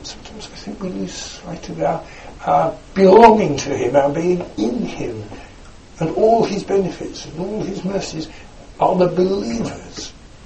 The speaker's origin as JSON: {"language": "English", "region": "London", "country": "United Kingdom", "tie": "born or raised there", "said": "I was brought up in London, a very mechanical place, near railway lines."}